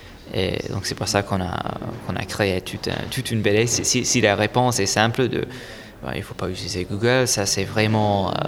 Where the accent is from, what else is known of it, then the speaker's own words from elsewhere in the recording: United States; French is a second language; Par exemple, chez nous en Amérique, on a cette question de l'assurance qui n'est pas exactement la même question qu'en France.